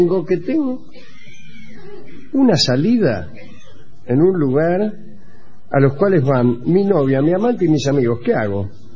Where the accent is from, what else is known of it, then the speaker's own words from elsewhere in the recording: Montevideo, Uruguay; somos nosotros, venimos de Montevideo para verte